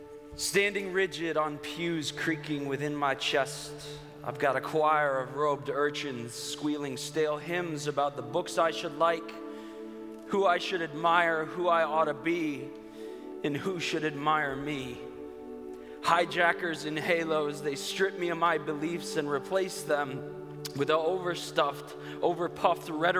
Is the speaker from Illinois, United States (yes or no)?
yes; Chicago, Illinois, United States; now in South Carolina, United States; I'm originally from Chicago, but currently I live in South Carolina, so my accent is a bit of a mutt kind of thing happening